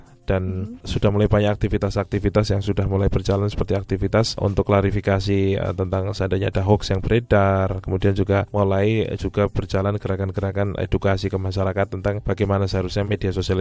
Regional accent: Wonosobo, Central Java, Indonesia; Saya dari Indonesia, asal dari Wonosobo, tinggal di Wonosobo dan Jogja.

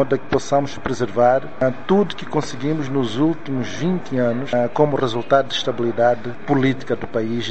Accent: Mozambique; O que é que, na verdade, nós esperamos como moçambicanos?

